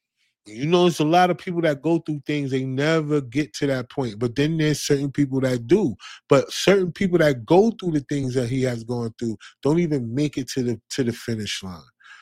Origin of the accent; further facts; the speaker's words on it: East Orange, New Jersey, United States; because when I'm from East Orange, right? So I'm a little further north of Camden, right? So I'm more like towards New York.